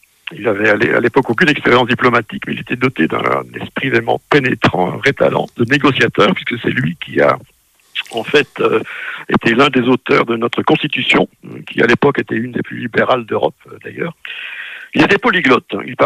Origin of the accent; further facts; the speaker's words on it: Brussels, Belgium; Moi-même, je suis originaire de Bruxelles, donc c'est aussi une région plurilingue.